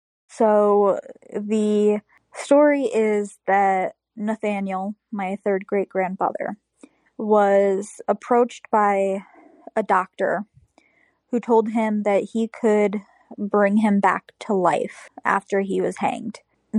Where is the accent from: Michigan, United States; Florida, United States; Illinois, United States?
Illinois, United States; I am from Central Illinois.